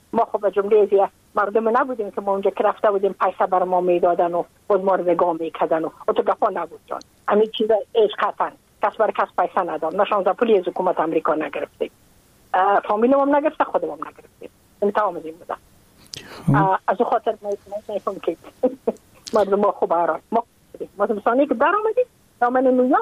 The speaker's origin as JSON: {"language": "Persian", "country": "Afghanistan", "moved": "as an adult", "lives_now": "United States", "said": "ما که از افغانستان بقا آمدم بله. ما اون سال بودم 28 ساله"}